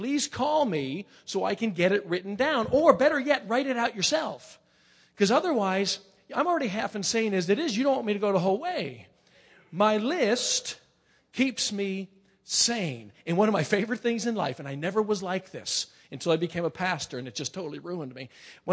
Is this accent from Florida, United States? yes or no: no; Staten Island, New York, United States; Growing up in Staten Island, New York, we used to go on vacation every August, and we would go over to Mountain Lake House in the Poconos.